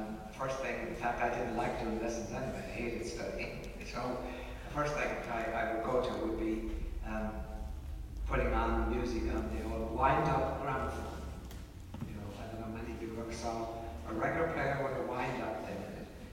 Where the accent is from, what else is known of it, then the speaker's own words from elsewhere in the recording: Killaloe, County Clare, Ireland; So, as I told you, I was born in Killaloe in 1944.